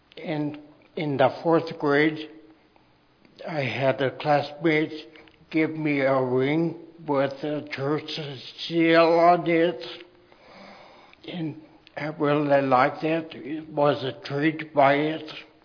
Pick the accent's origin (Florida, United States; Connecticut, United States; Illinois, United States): Florida, United States; Tampa; born there; I was born in Tampa, Florida, at MacDill Air Force Base. My dad was in the military, Air Force, for 20 years.